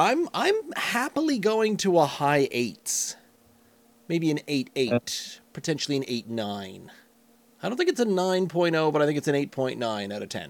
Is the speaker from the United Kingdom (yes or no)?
yes; Scotland, United Kingdom; I can't drink English-style bitters as a Scot, not with a straight face.